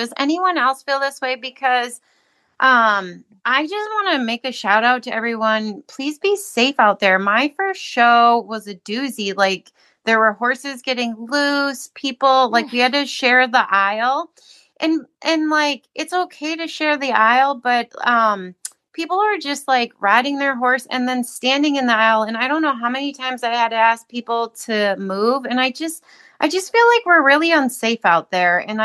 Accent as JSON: {"language": "English", "town": "Oregon", "region": "Wisconsin", "country": "United States", "said": "from Oregon, Wisconsin"}